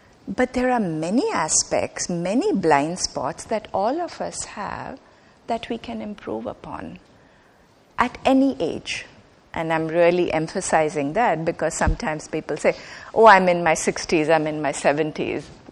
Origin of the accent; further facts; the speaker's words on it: India; in India, you know, growing up in India, we didn't have this concept.